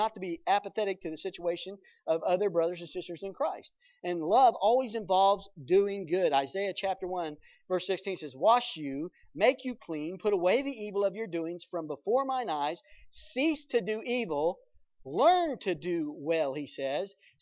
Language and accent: English; the South, United States; Some of you folks are Yankees. I'm from the South.